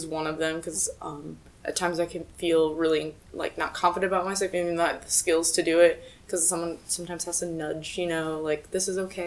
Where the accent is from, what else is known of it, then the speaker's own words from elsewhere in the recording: Midwest, United States; So, growing up in the Midwest, I think the East and West Coast cultures are much different